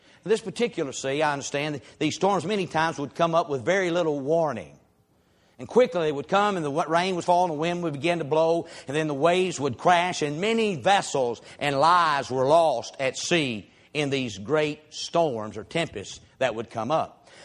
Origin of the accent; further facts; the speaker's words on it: Pea Ridge, Alabama, United States; Now, growing up in Pea Ridge, Alabama, I don't know we ever had any tempest.